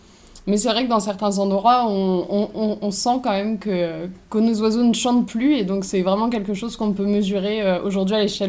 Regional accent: Laval, Pays de la Loire, France; je suis une Lavalloise et Mayonnaise pure souche. Donc j'ai grandi à Laval et je me suis exilée dans le nord de la France, dans le Pas-de-Calais, puis après à Lille dans le nord

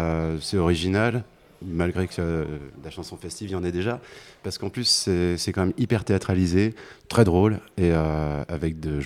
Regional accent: Brittany, France; Moi, je suis breton.

